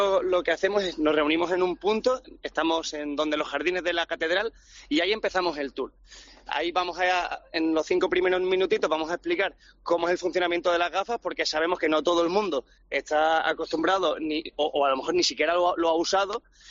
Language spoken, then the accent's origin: Spanish; Málaga, Andalusia, Spain; como estáis notando en mi acento, yo soy malagueño y tenía ganas de traer este proyecto también a nuestra ciudad.